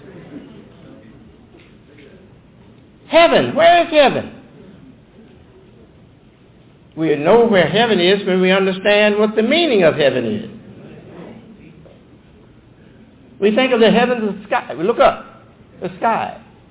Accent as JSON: {"language": "English", "town": "Detroit", "region": "Michigan", "country": "United States", "tie": "born or raised there", "said": "So, I was born in Detroit, and Detroit is my home."}